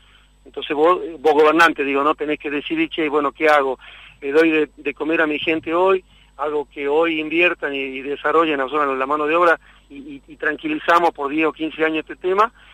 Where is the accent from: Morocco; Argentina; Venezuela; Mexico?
Argentina; como argentinos, como trabajadores del campo popular